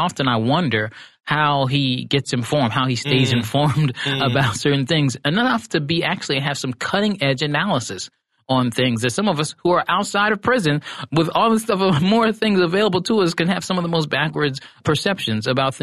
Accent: Philadelphia, Pennsylvania, United States; because I grew up in Philadelphia.

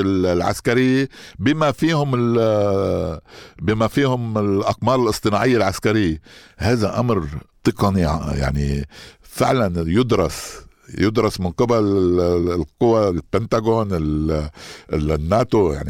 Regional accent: Lebanon; يمكن نحن كعسكريين لبنانيين عرب لم نتفاجأ كثيرا

